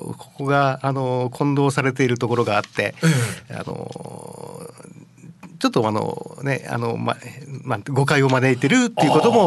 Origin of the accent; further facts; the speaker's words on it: Nagoya, Aichi, Japan; 私は名古屋市内です。